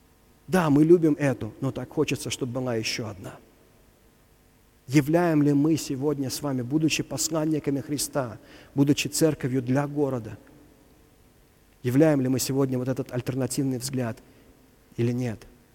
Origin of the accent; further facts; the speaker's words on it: Moscow, Russia; когда я рос в Москве, я уже очень старенький, когда я рос в Москве было 6 миллионов человек.